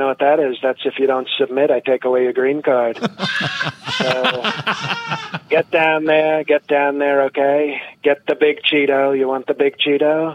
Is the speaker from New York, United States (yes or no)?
yes; Bronx, New York, United States; I'm from the Bronx.